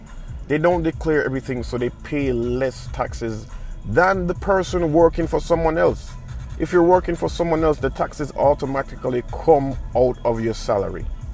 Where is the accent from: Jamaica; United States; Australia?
Jamaica; so as a Jamaican, you have this mindset where you want to kind of evade taxes.